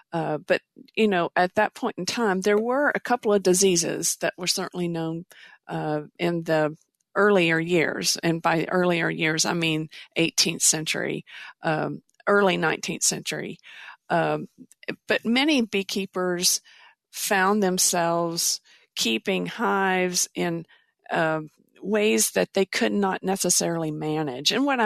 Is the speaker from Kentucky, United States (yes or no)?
yes; Kentucky, United States; born there; here in Eastern Kentucky, I was born in Harlan County